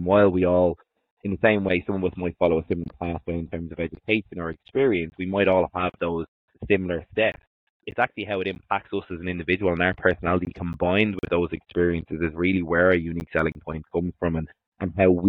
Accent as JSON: {"language": "English", "country": "Ireland", "said": "And as Irish people, and in general, I don't think that we're naturally very forthcoming or forward in terms of how we bring across who we are"}